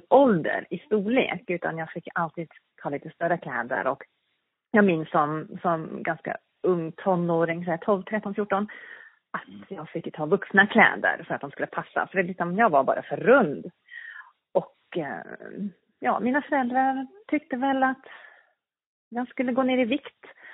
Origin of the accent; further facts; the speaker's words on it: South Africa; moved away as an adult; now in Sweden; Och, född och uppvuxen i Sydafrika. Med en sydafrikansk pappa och en norsk mamma. Och flyttade till Sverige 92 på grund av kärlek. Och är kvar här.